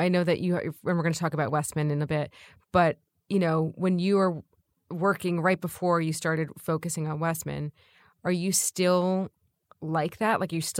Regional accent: New Jersey, United States; I'm from New Jersey, and I can say we've got a lot of material for you, a lot of inspiration.

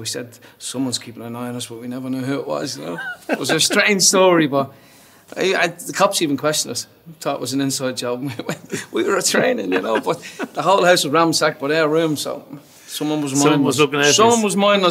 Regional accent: Drogheda, Leinster, Ireland; And I was the lad from Drogheda, big family, mad to go home.

